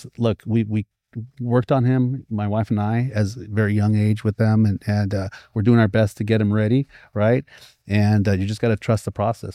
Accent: Santa Ana, California, United States; Well, what's funny is growing up in Santa Ana, man

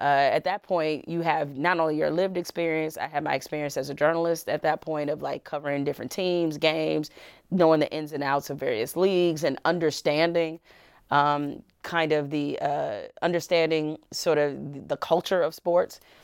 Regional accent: Detroit, Michigan, United States; also born or lived in Houston; And I was born and raised in Detroit, but we spent 2 years there when I was like from ages maybe 5 to when I was 7.

